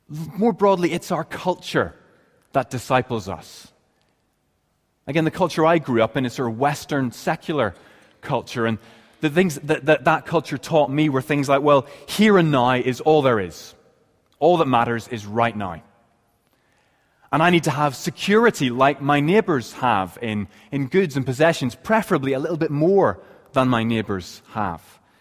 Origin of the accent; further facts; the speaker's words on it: Ireland; I talk funny because I'm Irish.